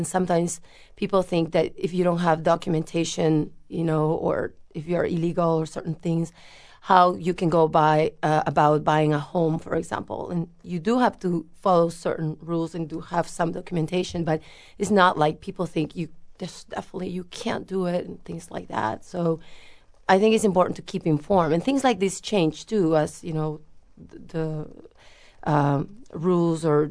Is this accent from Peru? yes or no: yes; Peru; I'm from Peru originally.